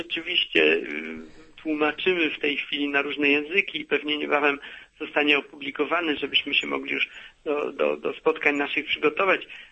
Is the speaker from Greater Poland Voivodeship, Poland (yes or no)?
yes; Poznań, Greater Poland Voivodeship, Poland; Ja sam jestem poznaniakiem i nigdy sobie z tego tak dobrze nie zdawałem sprawy.